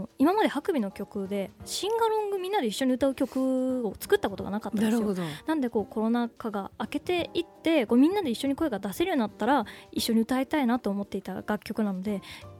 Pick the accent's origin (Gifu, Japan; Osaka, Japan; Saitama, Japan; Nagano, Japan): Gifu, Japan; now in Kyoto, Japan; 私が、岐阜県出身で京都で、京都に大学で行って